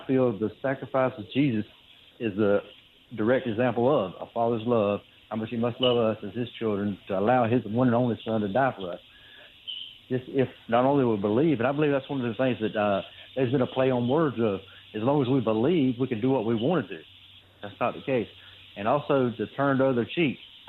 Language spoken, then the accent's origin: English; Georgia, United States; I'm from Georgia, and they got.